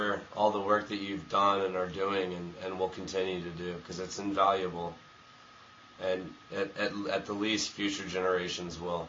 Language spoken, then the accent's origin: English; Overland Park, Kansas, United States; And my hometown is Overland Park, Kansas.